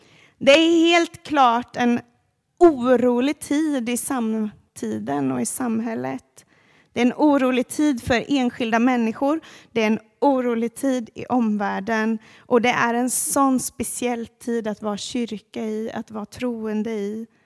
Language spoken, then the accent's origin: Swedish; Sweden; Och vi är ju svenskar så vi är tysta.